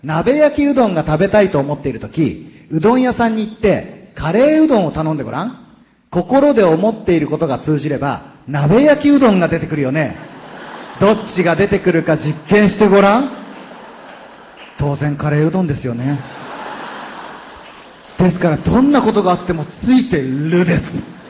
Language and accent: Japanese; Gifu, Japan; 私、岐阜なんですけど、岐阜の事務所にいる時に